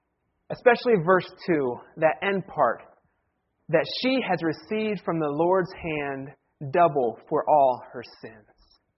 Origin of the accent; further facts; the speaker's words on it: Ohio, United States; And remember, I come from Ohio. I come from the land where we have four seasons.